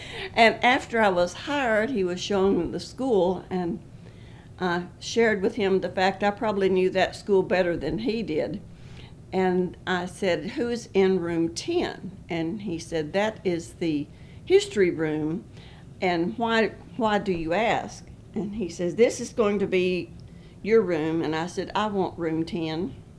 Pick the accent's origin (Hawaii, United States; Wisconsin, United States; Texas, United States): Texas, United States; I grew up in West Texas in a little rural area.